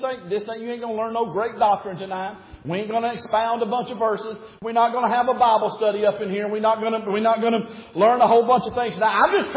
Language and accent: English; Alabama, United States; Now, I'm come from Alabama. Them crazy people down there where I'm from, they talk about I'm not emotional.